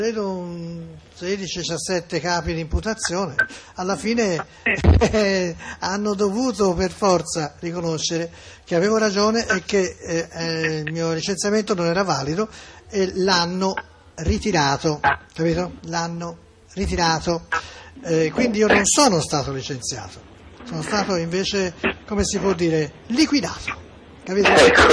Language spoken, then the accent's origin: Italian; Florence, Tuscany, Italy; Ma sono di Firenze.